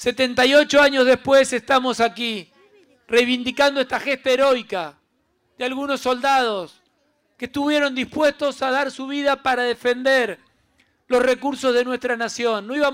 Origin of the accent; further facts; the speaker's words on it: Santa Fe, Argentina; en un día tan importante para nosotros como santafesinos, pero para la República Argentina